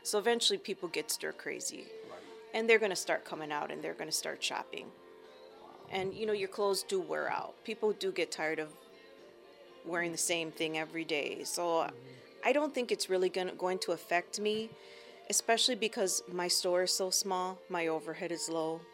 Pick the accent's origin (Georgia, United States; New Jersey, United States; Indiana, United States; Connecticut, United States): Indiana, United States; I live in Munster, so I'm in Northwest Indiana. I've been a lifelong resident of Northwest Indiana.